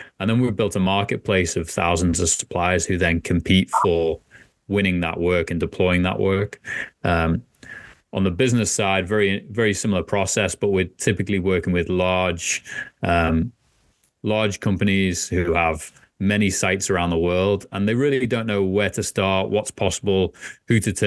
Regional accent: Liverpool, North West England, United Kingdom; You can tell from my accent, originally from Liverpool, England.

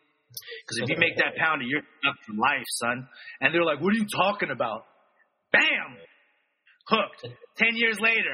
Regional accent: Philippines; It was a Filipino family, right? I'm Filipino.

